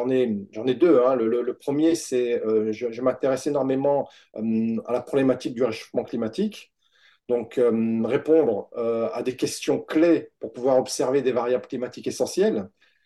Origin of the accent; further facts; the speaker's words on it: Douai, Hauts-de-France, France; born there; moi je suis né à Douai, dans le nord de la France.